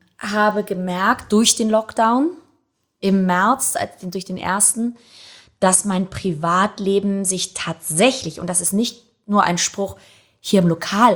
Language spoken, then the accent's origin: German; Hamburg, Germany; Doch, ich bin Hamburger. Aber ich habe immer noch einen italienischen Pass. Und ich fühle mich Italien sehr verbunden, was an den älteren Leuten in meiner Familie hauptsächlich liegt, mit denen ich groß geworden bin, die zum Teil noch Dialekt sprachen